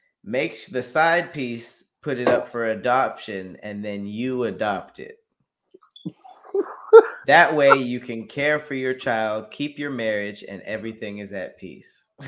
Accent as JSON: {"language": "English", "town": "Los Angeles", "region": "California", "country": "United States", "said": "I'm from Los Angeles, like, I grew up around Mexican people, so it's like, we don't mind"}